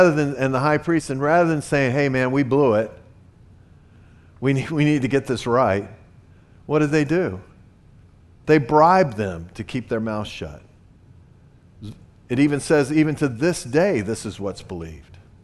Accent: the South, United States; I was born and raised in the South. I ran into this all the time.

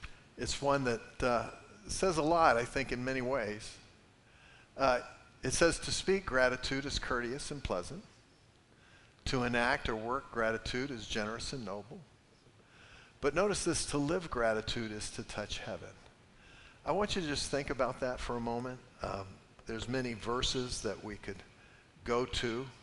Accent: the South, United States; I come from the South. In the South, there's such a thing as just good manners.

